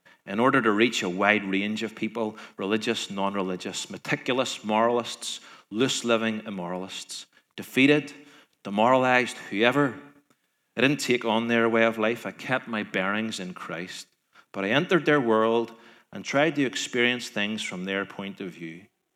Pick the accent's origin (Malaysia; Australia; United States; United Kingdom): United Kingdom; Carrickfergus, Northern Ireland; A loyalist feud in my hometown of Carrickfergus claimed the life of a loyalist called George Gilmore. People who I went to school with are caught up in that.